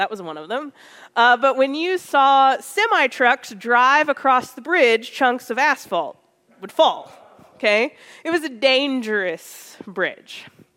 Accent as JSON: {"language": "English", "region": "Missouri", "country": "United States", "tie": "born or raised there", "said": "an old bridge that used to rest between my hometown and the town just 20 minutes north between Lexington and Richmond, Missouri."}